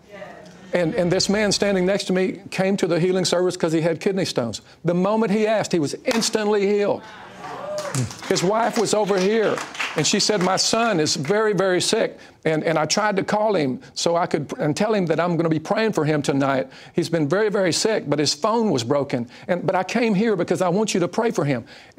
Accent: Richmond, Texas, United States; she got me down on my knees in a ditch on Highway 98 right by the Brazos River where I grew up in Richmond, Texas.

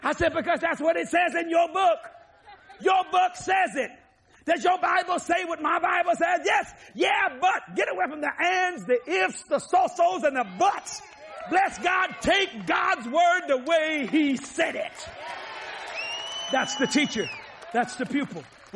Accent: New Orleans, Louisiana, United States; I'm a Cajun from New Orleans

